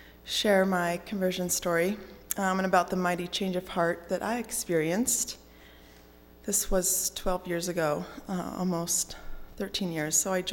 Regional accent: East Coast, United States; And so I thought I was going to be working in New York City. I'm from the East Coast.

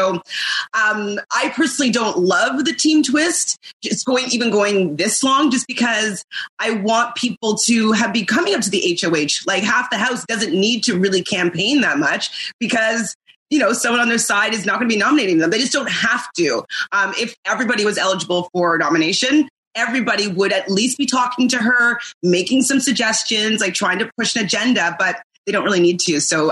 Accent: Canada; You know, as a Canadian, I'm really happy to be here

